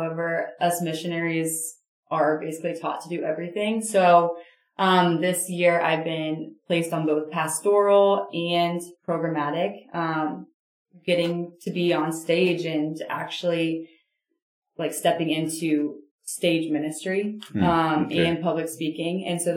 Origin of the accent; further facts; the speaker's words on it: Burlington, Ontario, Canada; as you mentioned, and I grew up in Burlington, went to Notre Dame Catholic schools. I grew up very faithful family